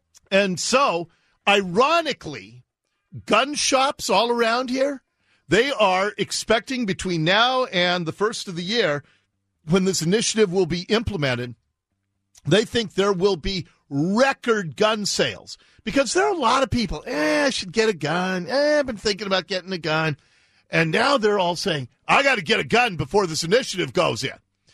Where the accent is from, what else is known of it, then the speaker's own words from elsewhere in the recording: Seattle, Washington, United States; I was born in Seattle, raised here, graduated from Seattle Public Schools, live in the city currently, and hope to make this my home.